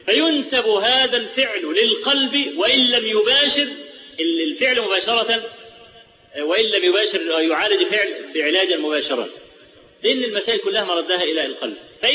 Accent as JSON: {"language": "Arabic", "country": "Egypt", "said": "في الزلزال اللي حصل في مطلع سنة 90 عندنا في مصر"}